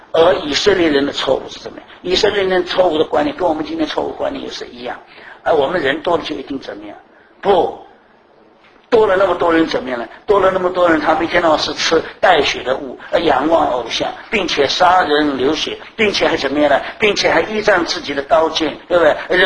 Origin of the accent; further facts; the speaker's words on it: Shanghai, China; 就像我们上海人，你看我们夸耀